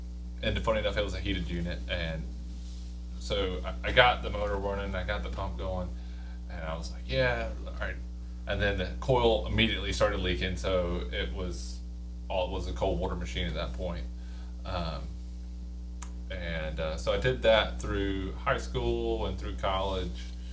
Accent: Georgia, United States; I grew up around Effingham County, I started when I was 16.

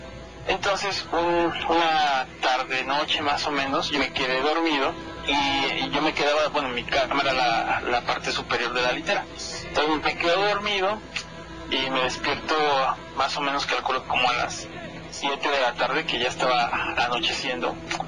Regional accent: Orizaba, Veracruz, Mexico; ya me he comunicado varias veces y soy de Orizaba, Veracruz.

